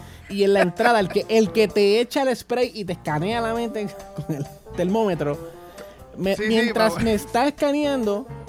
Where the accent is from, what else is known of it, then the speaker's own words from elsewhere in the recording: Puerto Rico; Entonces, yo, como boricua al fin